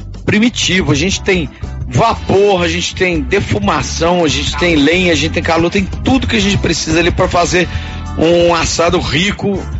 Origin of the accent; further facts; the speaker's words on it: Minas Gerais, Brazil; minha família é toda do Espírito Santo, sabe? Sou mineiro, mas meu pai e minha mãe são do Espírito Santo, são capixaba.